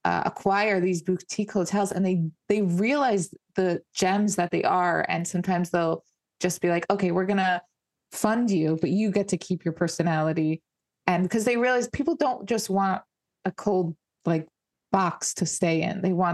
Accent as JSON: {"language": "English", "region": "New York", "country": "United States", "said": "because when I was younger as well, my mom would take us, I'm from New York, and we didn't get to stay at hotels"}